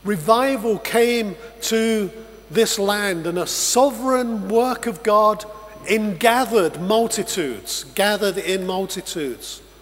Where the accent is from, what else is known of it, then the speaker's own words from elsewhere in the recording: England, United Kingdom; You know, I'm from England.